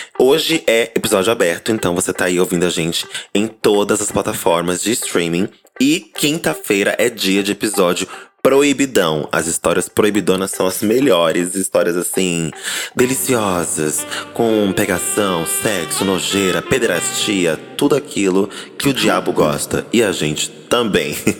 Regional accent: Recife, Pernambuco, Brazil; tenho 25 anos e sou de Recife, Pernambuco.

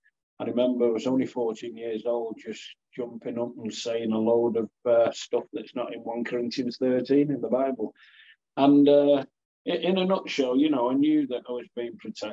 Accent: Warrington, North West England, United Kingdom; So I was born in Warrington and a lovely town. Warrington's a great town. Had a good upbringing there

